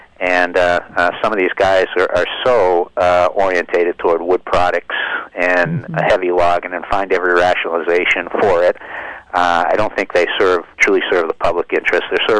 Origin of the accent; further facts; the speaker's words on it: Massachusetts, United States; I grew up just outside of October Mountain State Forest. It's our largest state forest out in the Berkshires, of 16,000 acres.